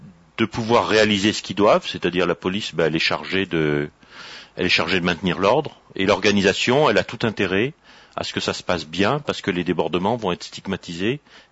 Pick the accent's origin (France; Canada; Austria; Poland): France; Millau, Occitanie; Moi, je viens de Millau, dans l'Aveyron.